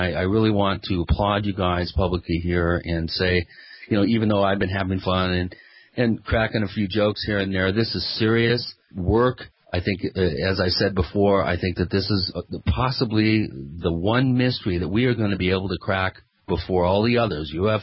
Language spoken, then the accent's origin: English; Seattle, Washington, United States; You know, it was still a newsworthy item in the Pacific Northwest. Of course, I grew up in the Seattle area.